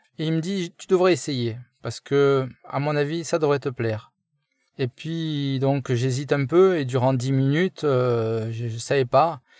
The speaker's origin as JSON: {"language": "French", "town": "Marseille", "region": "Provence-Alpes-Côte d'Azur", "country": "France", "tie": "born there", "said": "j'ai 53 ans, je suis né à Marseille"}